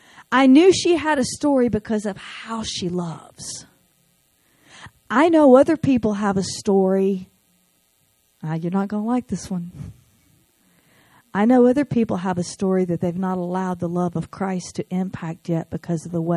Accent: United States; can I just talk to us as American women for a minute?

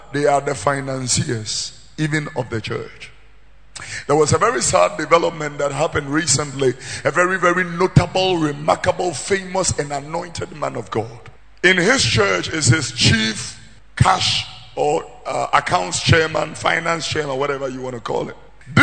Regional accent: Tesano, Greater Accra, Ghana; born there; I was born here in Tesano.

